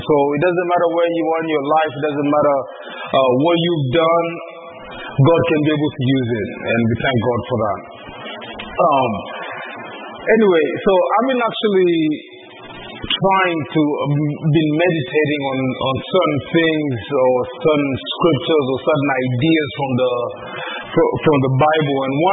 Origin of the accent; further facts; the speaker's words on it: Kenya; also born or lived in United States; growing up in Kenya and then coming to the U.S. and then going back to Kenya has kind of given me a privilege of understanding two cultures